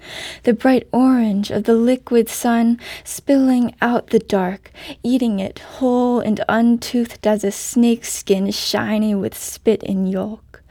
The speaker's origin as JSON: {"language": "English", "region": "Florida", "country": "United States", "tie": "born or raised there", "also_born_or_lived": "New Mexico", "lives_now": "St. Louis, United States", "said": "I'm also not a St. Louis native, and when I was growing up in Florida and New Mexico, I certainly didn't see cardinals"}